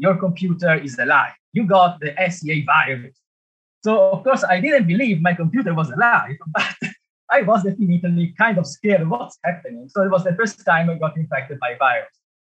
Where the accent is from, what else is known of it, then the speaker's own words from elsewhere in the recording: Genoa, Liguria, Italy; moved away as an adult; now in Singapore; I did all my studies in electrical and computer engineering in Genoa, my hometown in Italy. And then I moved to Singapore about 16 years ago.